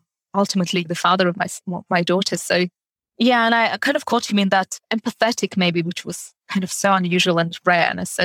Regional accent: United Kingdom; being recognized as a British person with the rights that I'm entitled

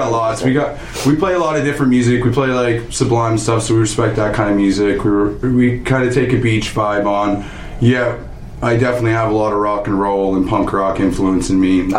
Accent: Banks, Ontario, Canada; I'm from Banks. … from Banks, up in the area, local guy I am.

